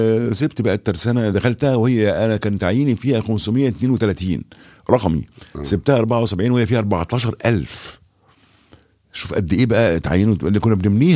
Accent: Alexandria, Alexandria Governorate, Egypt; انا من اسكندريه وشغال في الترسانه البحريه

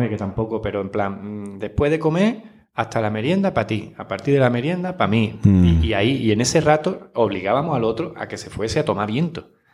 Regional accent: Cádiz, Andalusia, Spain; parte de la familia pues no está aquí cerca porque yo soy de Cádiz

